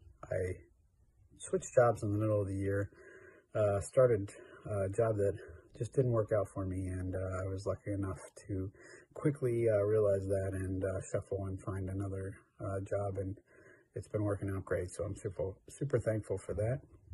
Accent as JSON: {"language": "English", "town": "York", "region": "Pennsylvania", "country": "United States", "said": "I'm from York, PA, and this is what I've been most thankful for this year."}